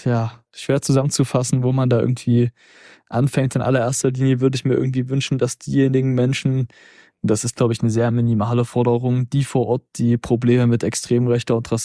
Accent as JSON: {"language": "German", "town": "Zwickau", "region": "Saxony", "country": "Germany", "tie": "born or raised there", "said": "ob jetzt in meiner Heimatstadt Zwickau"}